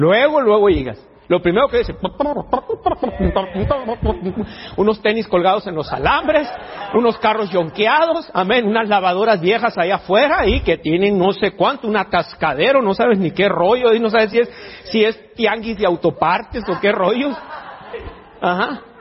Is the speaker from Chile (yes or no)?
no; Antioquia, Colombia; somos paisas, la diferencia está que nosotros somos paisas en carne paisa, pero hijos de Dios.